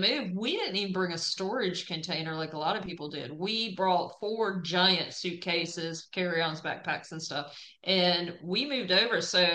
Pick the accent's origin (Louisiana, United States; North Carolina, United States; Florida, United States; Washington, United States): North Carolina, United States; Wilmington; also born or lived in Colorado; I had to be back close to the ocean because I grew up in the Wilmington area of North Carolina and Colorado, not having any ocean.